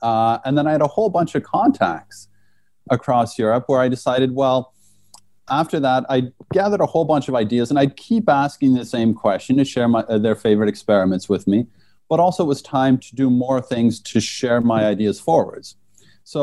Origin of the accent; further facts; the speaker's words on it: Canada; I grew up in Canada, and that's where I first learned science and got my love of science. That's also where I first learned to be a science teacher. After being in Canada, I worked in the UK and then in France.